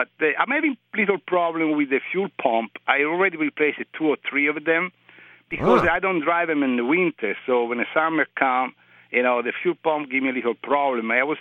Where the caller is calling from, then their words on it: New York, United States; I'm calling from Sable, Long Island, New York.